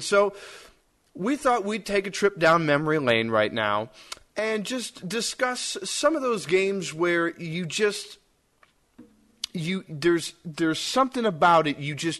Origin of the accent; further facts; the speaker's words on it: Minnesota, United States; Because I grew up in Minnesota.